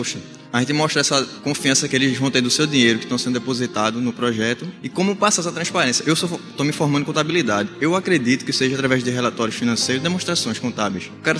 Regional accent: Jaboatão, Pernambuco, Brazil; Sou de Jaboatão.

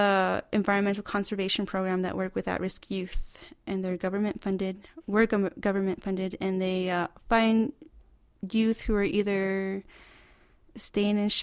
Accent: United States; being Native American, I grew up on the land, and that's how I was taught.

